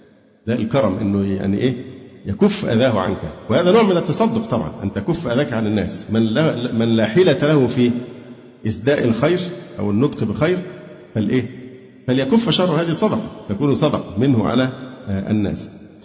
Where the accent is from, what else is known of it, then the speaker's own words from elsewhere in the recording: Alexandria, Alexandria Governorate, Egypt; أنا اسكندراني وفي الدعوة السلفية من حوالي 35 سنة،